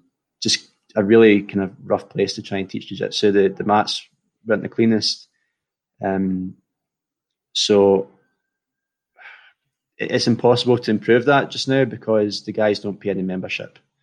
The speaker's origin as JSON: {"language": "English", "region": "Scotland", "country": "United Kingdom", "moved": "yes", "said": "I'm coming from Scotland, land of the deep fried everything. So there's no fat people here. it's such a culture shock coming from Scotland."}